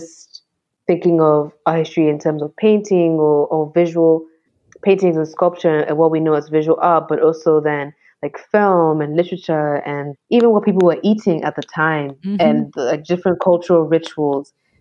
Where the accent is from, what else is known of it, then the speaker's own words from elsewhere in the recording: Ghana; especially sort of like being Ghanaian. And like, if I was just understanding Ghana's art in terms of painting and sculpture, I would be missing so much.